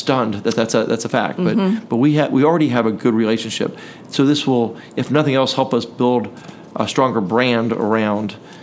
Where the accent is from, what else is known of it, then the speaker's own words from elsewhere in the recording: Knoxville, Tennessee, United States; I mean, I grew up in South Knoxville.